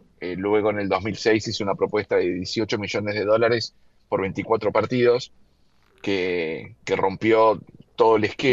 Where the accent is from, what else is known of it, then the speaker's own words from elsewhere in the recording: Argentina; yo siendo argentino y viviendo en Argentina